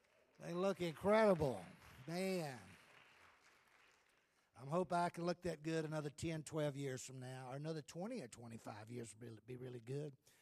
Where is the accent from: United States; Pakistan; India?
United States; the South; I know you're hearing my voice saying, that guy's from the South. I know he is, and I am from the South.